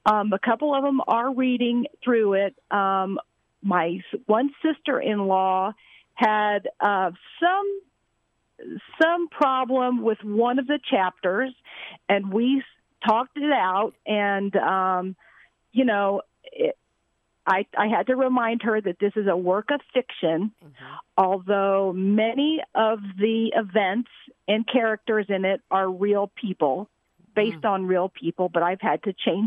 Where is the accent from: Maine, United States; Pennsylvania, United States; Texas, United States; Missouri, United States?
Texas, United States; Houston; I was born and raised in Houston, Texas.